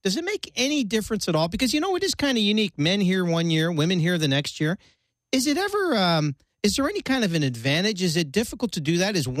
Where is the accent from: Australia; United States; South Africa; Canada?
Canada; Montreal, Quebec; I grew up in Montreal.